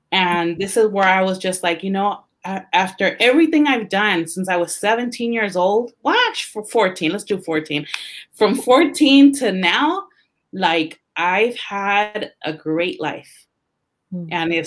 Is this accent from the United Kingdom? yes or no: no; San Jose, California, United States; because I really represent San Jose. I really represent the East Side. Like I grew up on King and Alum Rock. My pictures are at the Mexican Heritage Plaza.